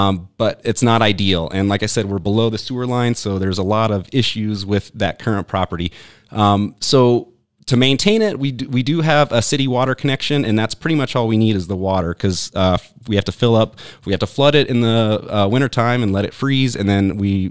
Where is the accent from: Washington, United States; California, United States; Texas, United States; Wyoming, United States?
Wyoming, United States; Casper; I'm actually from Casper, Wyoming, originally. Okay. Grew up there, went down to school in Laramie